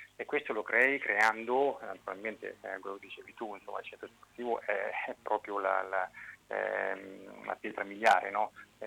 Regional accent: Porto Sant'Elpidio, Marche, Italy; moved away as an adult; sono di Porto Sant'Elpidio, sono nato, sono cresciuto come calciatore, come uomo

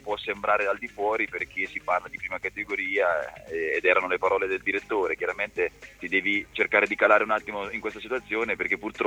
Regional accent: Marotta, Marche, Italy; Io sono marchigiano, sono di Marotta

